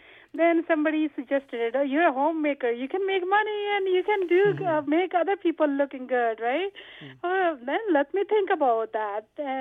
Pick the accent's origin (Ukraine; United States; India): India; English is a second language; now in Canada; Basically, I'm from India, and I have been in Canada from last 25 years.